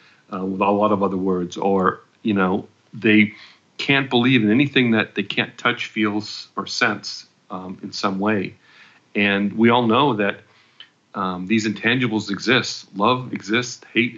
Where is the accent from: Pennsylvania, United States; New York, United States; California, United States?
California, United States; We're from the Bay Area, and the city of San Francisco passed an ordinance